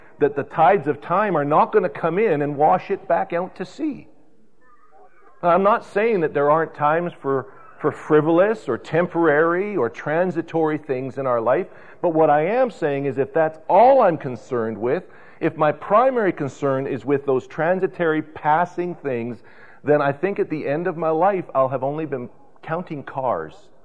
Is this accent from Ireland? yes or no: no; Vancouver, British Columbia, Canada; You know, I was raised on the West Coast. In Vancouver, the tide goes way out on some of these mud/sand beaches